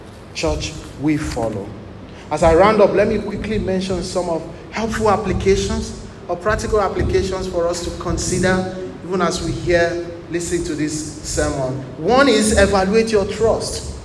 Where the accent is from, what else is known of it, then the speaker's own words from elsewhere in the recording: Nigeria; I love even to sing my traditional songs more. I'm a Nigerian.